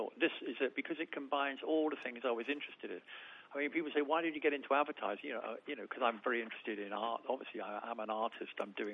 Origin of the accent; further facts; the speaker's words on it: Portsmouth, South East England, United Kingdom; born there; Oh, well, I was born in Portsmouth.